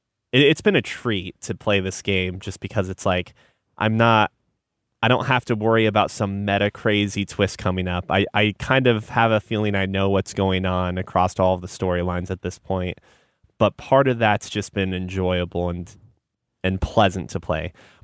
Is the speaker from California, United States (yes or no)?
no; Omaha, Nebraska, United States; So because it recognizes I was from Omaha, my map is actually Omaha.